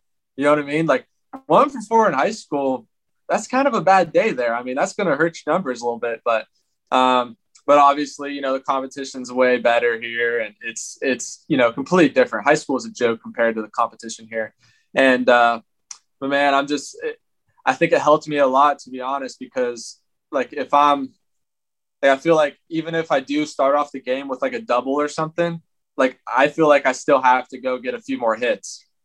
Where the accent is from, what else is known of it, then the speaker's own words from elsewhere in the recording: Cambridge, Ohio, United States; I was born in Zanesville, Ohio, but we didn't even live there. That was the biggest city around. And we lived in a small town called Cambridge. I mean, freaking one stoplight town now.